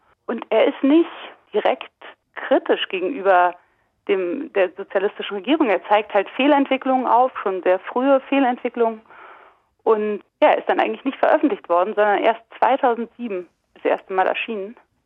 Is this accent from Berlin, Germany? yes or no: yes; Berlin, Germany; bin 79 geboren, ich war 11 Jahre alt, als die Wiedervereinigung passiert ist. Und ich habe aber als Westdeutsche, als Westberlinerin, obwohl ich ja Berlin wirklich noch sehr nah ist, habe ich kaum was mitbekommen von dieser Veränderung.